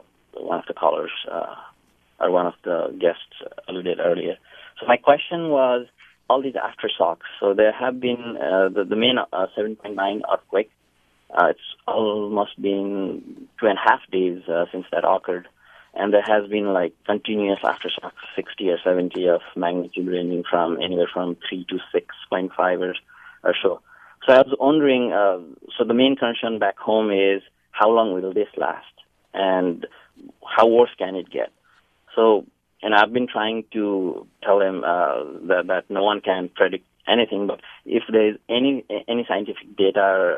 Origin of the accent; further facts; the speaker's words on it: Nepal; now in Santa Clara, United States; So I'm originally from Nepal, and I'm currently in Santa Clara, work as an engineer for Intel. So my parents are in Nepal